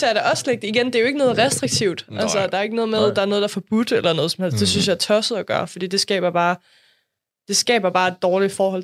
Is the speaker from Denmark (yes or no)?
yes; Vrå, North Denmark Region, Denmark; nu er jeg er jo født og opvokset i Vrå.